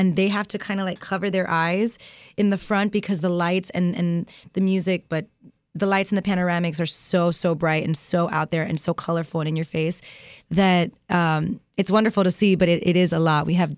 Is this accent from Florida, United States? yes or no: yes; Miami, Florida, United States; She is from the same neighborhood where I grew up in Miami. We're both Cuban American.